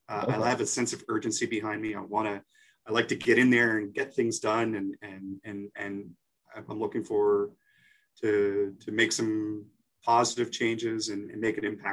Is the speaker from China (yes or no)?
no; Quebec, Canada; also born or lived in Ottawa / Halifax; So I was born in Ottawa. I grew up in a small town in Quebec, and I've lived in Halifax.